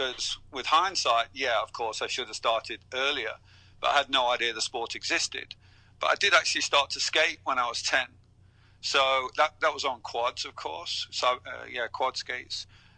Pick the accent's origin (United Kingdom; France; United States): United Kingdom; England; now in Denmark; Yeah, I live in Denmark, but I'm British. I'm from the UK, a couple of hours outside London. But I've been living in Denmark for quite a few years now.